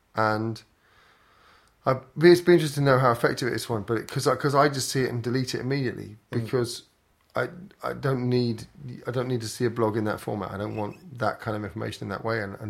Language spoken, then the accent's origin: English; Berwick-upon-Tweed, North East England, United Kingdom; Growing up in Berwick-on-Tweed, where I was physically remote, but not New Zealand remote.